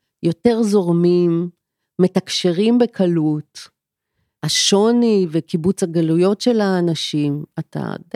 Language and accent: Hebrew; Kiryat Yam, Haifa District, Israel; now in Tel Aviv, Israel; ובמיוחד אני גדלתי בקריית ים, במקום די פריפריה.